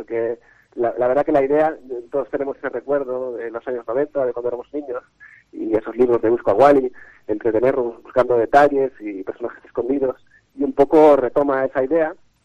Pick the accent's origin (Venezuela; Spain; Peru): Spain; Gondomar, Galicia; born there; also born or lived in Austria; now in Baiona, Spain; yo soy nacido en Gondomar y vivimos en Bayona, tanto Noelia como yo, y este proyecto como nació desde cuando vivíamos todavía en Austria, que vivimos 8 años